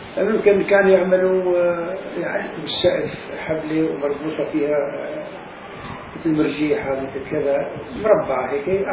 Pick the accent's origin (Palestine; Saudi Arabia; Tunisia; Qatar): Palestine; أما عنا احنا فلسطين بقريتنا ما كانت ماشي.